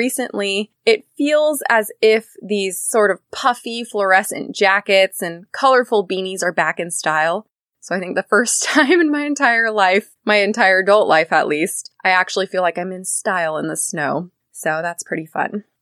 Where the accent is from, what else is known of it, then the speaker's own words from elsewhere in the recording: California, United States; As I mentioned in previous episodes, I'm from Northern California. Up here, there are quite a few places to go skiing and snowboarding.